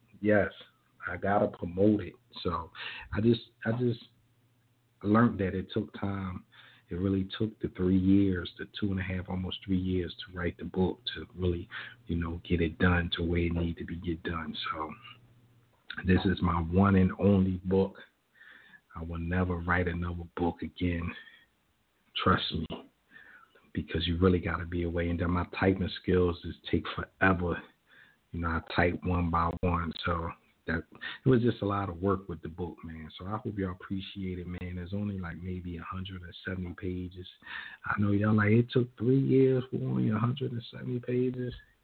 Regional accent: Philadelphia, Pennsylvania, United States; now in Norristown, United States; I'm from North Philadelphia, but I reside in Norristown, PA now.

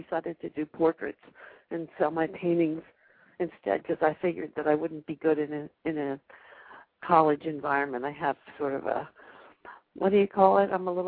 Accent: Philadelphia, Pennsylvania, United States; now in New Orleans, United States; No, I'm originally from Philadelphia.

